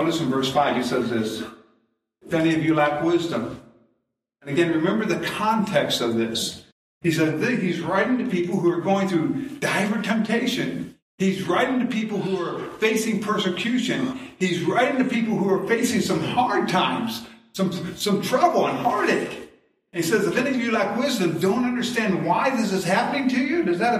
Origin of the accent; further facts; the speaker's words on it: Seville, Ohio, United States; moved away; And I'm an Ohio boy. I grew up in Seville, about a half hour away, you know.